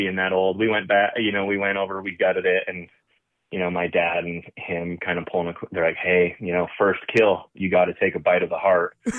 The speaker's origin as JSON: {"language": "English", "country": "Canada", "tie": "born or raised there", "said": "And so, yeah, I grew up in Canada and, honestly, up there, hunting is, you know, there's not a whole lot of grocery stores."}